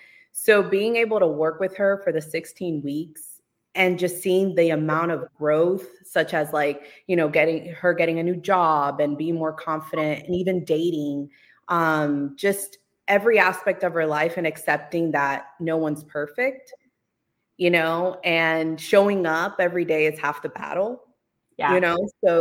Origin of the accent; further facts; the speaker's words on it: Dominican Republic; I am from Dominican Republic, so a lot of my clients also speak Spanish.